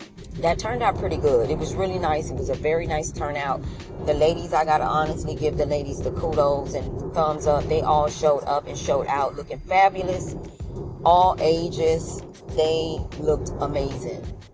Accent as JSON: {"language": "English", "town": "Miami Gardens", "region": "Florida", "country": "United States", "tie": "born or raised there", "said": "I'm born and raised in Miami-Dade County, and I grew up in Kara City, now known as Miami Gardens."}